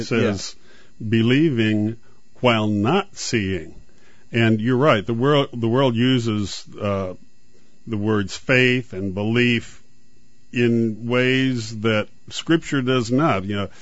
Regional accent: Bloomington, Illinois, United States; I'm from Bloomington, Illinois, originally.

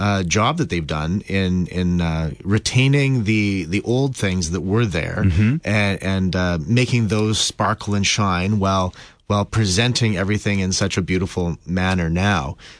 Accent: Stony Plain, Alberta, Canada; now in Regina, Canada; I'm from Canada, so I'm just down in St. Louis area visiting, and I'm a pastor in Regina, Saskatchewan, Canada. But I grew up in Stony Plain, Alberta, which is just the province over.

